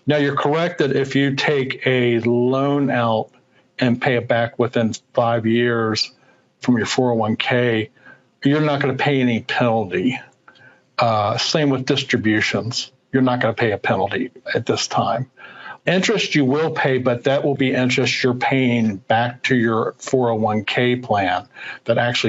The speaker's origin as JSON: {"language": "English", "region": "Kentucky", "country": "United States", "said": "And I am from Kentucky, so I'm allowed to talk like that. My family's from Tennessee, so."}